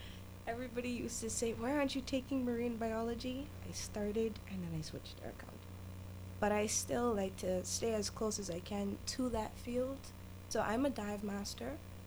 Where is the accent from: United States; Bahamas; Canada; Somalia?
Bahamas; Bimini; also born or lived in Grand Bahama; I grew up a bit in Grand Bahama, but I spent majority of my life in Bimini. So I've always been surrounded by water and ocean constantly